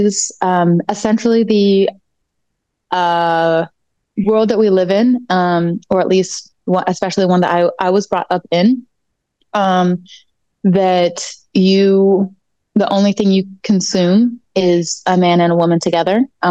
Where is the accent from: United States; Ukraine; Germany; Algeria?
United States; Midwest; growing up in the Midwest, I never saw any lesbians.